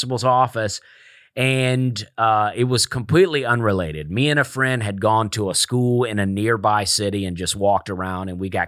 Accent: Opelika, Alabama, United States; I grew up in Alabama. I grew up in a town called Opelika, Alabama.

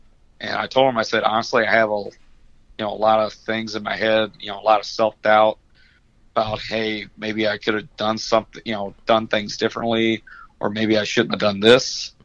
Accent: Wyandotte, Michigan, United States; born there; The following weekend, I'll be heading back home to where I was born in Wyandotte, Michigan

